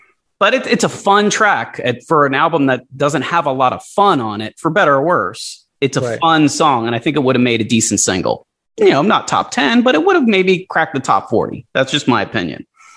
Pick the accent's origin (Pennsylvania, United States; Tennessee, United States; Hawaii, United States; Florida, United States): Pennsylvania, United States; Philadelphia; Growing up in Philadelphia, they played the hell out of that song.